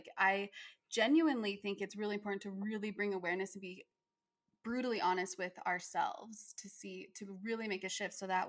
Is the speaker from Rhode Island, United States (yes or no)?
no; Utah, United States; I live in Utah. Well, I grew up in Utah.